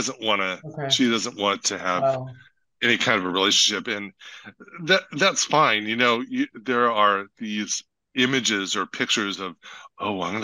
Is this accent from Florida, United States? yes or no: no; Colorado, United States; I grew up in Colorado.